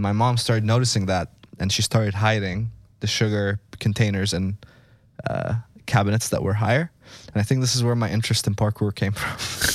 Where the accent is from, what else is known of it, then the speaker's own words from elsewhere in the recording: Egypt; I grew up in Egypt, very minimal education about nutrition and, you know, the things that one should eat. It's all like cultural based.